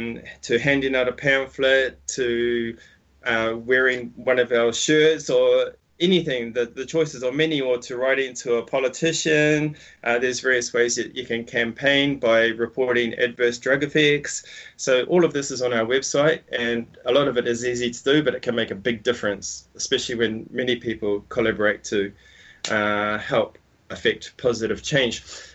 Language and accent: English; Auckland, New Zealand; And then yesterday I went out to the streets of Auckland, my hometown, and handed out pamphlets there.